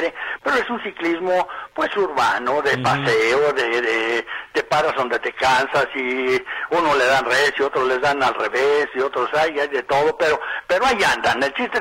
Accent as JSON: {"language": "Spanish", "town": "Guadalajara", "region": "Jalisco", "country": "Mexico", "said": "Se realizarían los campeonatos nacionales en mi tierra, en Guadalajara."}